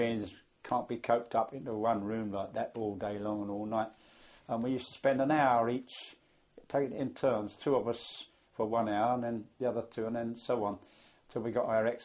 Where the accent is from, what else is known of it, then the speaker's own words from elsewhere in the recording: England, United Kingdom; they realised we were English and were in fact British soldiers